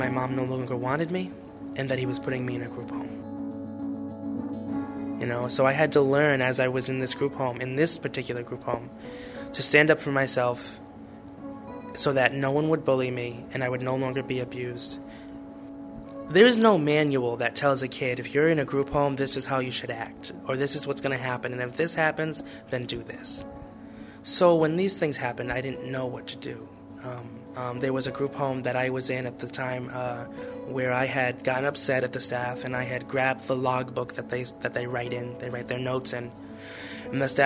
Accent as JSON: {"language": "English", "town": "Providence", "region": "Rhode Island", "country": "United States", "said": "I am 21 and I am from Providence, Rhode Island."}